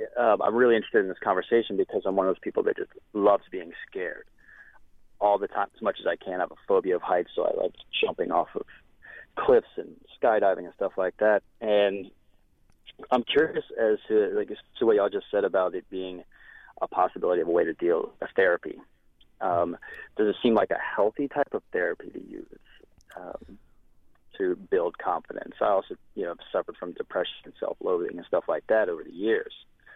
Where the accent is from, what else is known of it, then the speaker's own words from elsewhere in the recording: Florida, United States; I'm from Florida. We've got a bunch of tall bridges, and a lot of times we'll take a boat out.